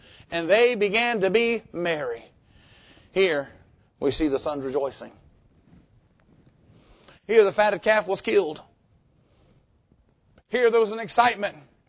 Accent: Arkansas, United States; It's okay. I'm from Arkansas. I can make fun of people from Arkansas. I are one.

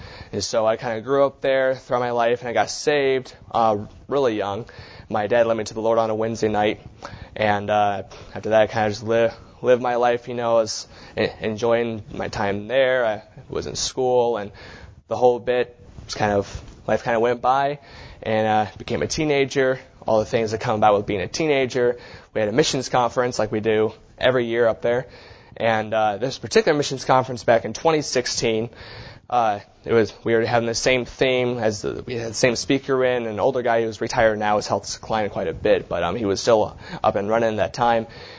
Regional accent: Mount Pleasant, Michigan, United States; I was born in Michigan, and Mount Pleasant, Michigan is about, if you know this, the shape of Michigan is like kind of like a hand. It's kind of right about there, and I grew up about there in Michigan for about 15 years.

